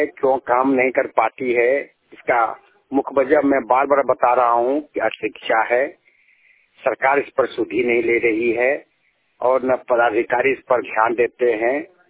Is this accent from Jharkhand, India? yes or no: yes; Basantpur, Jharkhand, India; देवघर जिला से देवघर प्रखंड पंचायत धरवाड़ी ग्राम बसंतपुर के रहने वाला हूँ।